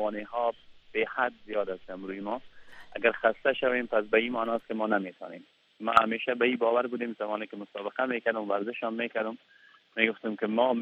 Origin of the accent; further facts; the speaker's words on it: Afghanistan; من یک شهروندی که در افغانستان زندگی میکنیم یا از افغانستان هستیم.